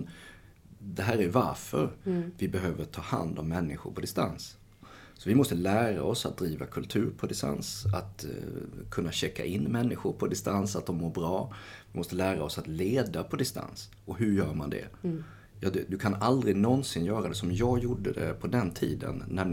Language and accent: Swedish; Oskarström, Halland County, Sweden; så är jag en leverantör i orten Oskarström. Men det är 4000 invånare eller någonting i min hemort, max.